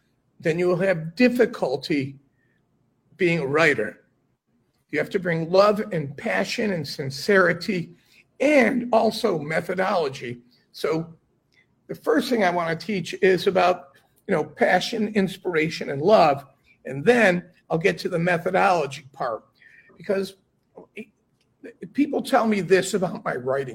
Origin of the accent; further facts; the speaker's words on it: United States; And so, I'm an American. I'm a city boy.